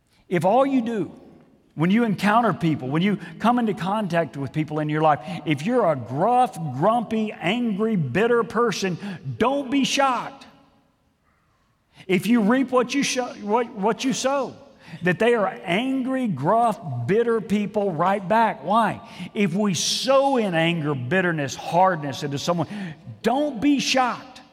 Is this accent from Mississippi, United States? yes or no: no; Houston, Texas, United States; I grew up in Houston, lots of pine trees around.